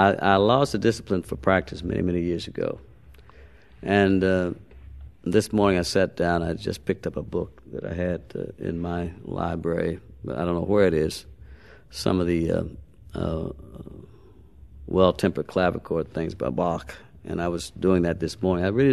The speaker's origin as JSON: {"language": "English", "town": "Pittsburgh", "region": "Pennsylvania", "country": "United States", "tie": "born or raised there", "said": "we did the same thing in Pittsburgh, which is my hometown."}